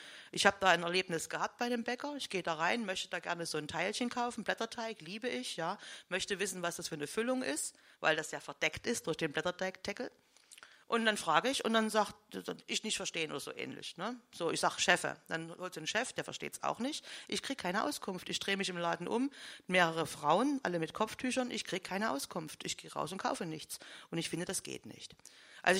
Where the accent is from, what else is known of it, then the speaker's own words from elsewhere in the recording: Saxony, Germany; mit meinen Leuten meine ich Sachsen, mein Zuhause, meine Heimat, das sind meine Leute.